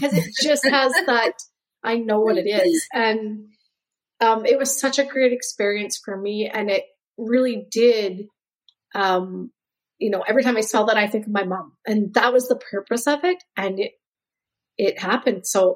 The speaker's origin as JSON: {"language": "English", "region": "Saskatchewan", "country": "Canada", "tie": "born or raised there", "said": "I grew up in Saskatchewan"}